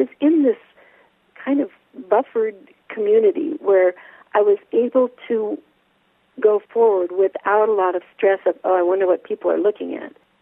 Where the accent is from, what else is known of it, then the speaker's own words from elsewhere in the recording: California, United States; I grew up in California, and I needed to be near family.